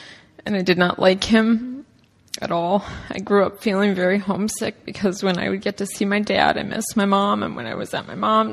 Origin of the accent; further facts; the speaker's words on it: Omaha, Nebraska, United States; born there; also born or lived in Dodge City, Kansas; I was born in Omaha, Nebraska, in a broken home.